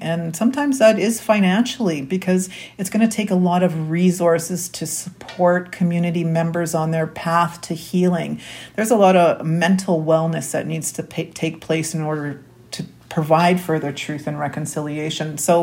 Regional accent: Winnipeg, Manitoba, Canada; born or raised there

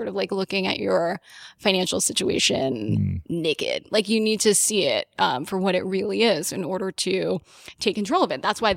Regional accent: United States; They were immigrants. So I'm first generation American.

